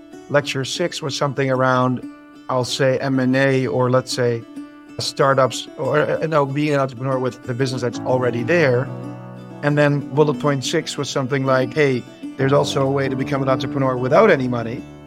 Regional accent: Netherlands; now in United States; So I grew up in the Netherlands, in Europe. And I'll tell you right off the bat that it's the untraditional part of that is I actually had an American mom and a Dutch dad.

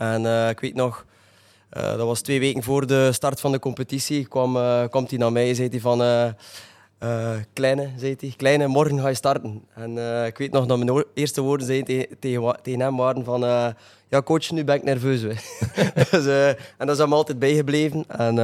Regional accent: Kortrijk, West Flanders, Belgium; born there; En ja, het is mijn geboortestad. En ja, ik was dolgelukkig om naar Kortrijk te gaan.

